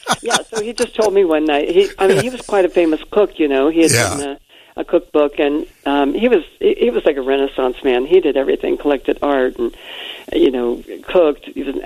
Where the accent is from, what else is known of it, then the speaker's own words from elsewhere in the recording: Colorado Springs, Colorado, United States; my mom and my aunt had owned a costume shop back where I grew up in Colorado Springs.